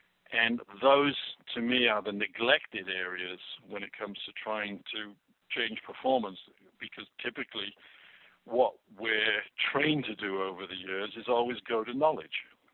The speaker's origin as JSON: {"language": "English", "country": "United Kingdom", "said": "I mean, as a Brit, you know, you never make bold claims like that."}